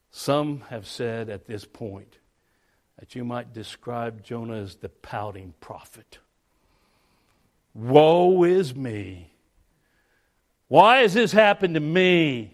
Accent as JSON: {"language": "English", "region": "Colorado", "country": "United States", "tie": "born or raised there", "said": "I'm from Colorado originally, going up in the Colorado Rocky Mountains."}